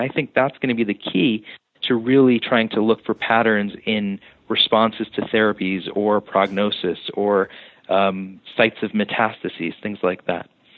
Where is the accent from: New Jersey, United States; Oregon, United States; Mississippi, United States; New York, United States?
New Jersey, United States; Yeah, well, I grew up in New Jersey